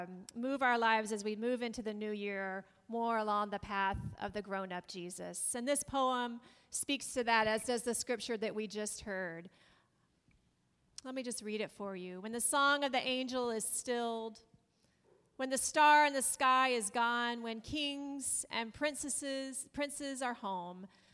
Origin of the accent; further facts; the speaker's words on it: Alabama, United States; We grew up in Alabama.